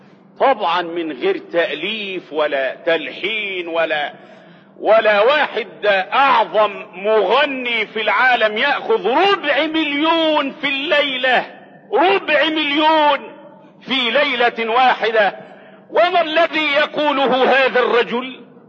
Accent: Egypt; وثبت ان عندنا في مصر الان من المشاهدين 26 مليون مشاهد مدمنين على التلفزيون

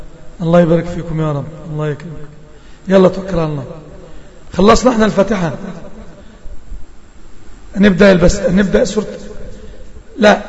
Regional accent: Egypt; حرف الذال الصغير مش عاوزين ننطقه زي ما بننطقه عندنا في مصر. احنا بننطقه غلط لازم نطلع لساننا.

